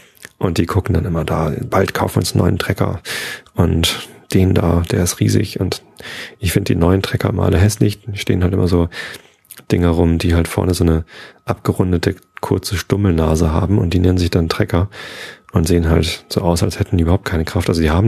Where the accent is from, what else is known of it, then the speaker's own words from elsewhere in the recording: Wistedt, Lower Saxony, Germany; Also ich bin in Visted aufgewachsen